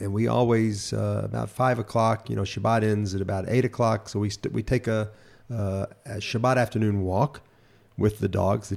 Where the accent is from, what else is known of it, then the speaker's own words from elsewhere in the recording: Memphis, Tennessee, United States; moved away as an adult; now in Israel; I'm Jewish, I came from Memphis, Tennessee, I'm practiced law, and now I'm a tour guide in Israel